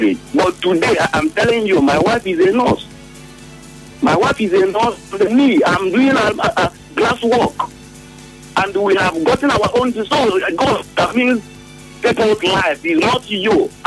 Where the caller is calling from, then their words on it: Bayelsa, Nigeria; Ibogene, Bayelsa State.